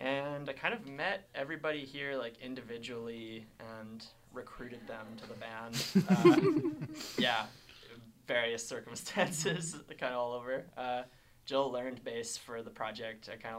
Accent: Calgary, Alberta, Canada; And we came all the way from Calgary to play a tour here

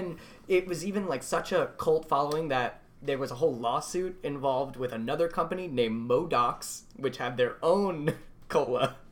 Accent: United States; moved away as an adult; now in Canada; I laughed because, I moved here as an American

